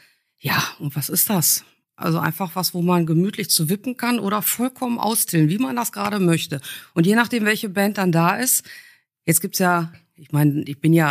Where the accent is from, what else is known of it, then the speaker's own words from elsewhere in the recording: Dorsten, North Rhine-Westphalia, Germany; also born or lived in Switzerland; Ich bin in der Schweiz geboren und ich glaube, ich habe die längste Zeit, also bis letztens in Dorsten gelebt, weil meine Eltern dann da irgendwann gelandet sind, als wir in die Schule gekommen sind. Habe jetzt festgestellt, ich wohne jetzt seit 22 Jahren in Kicheln.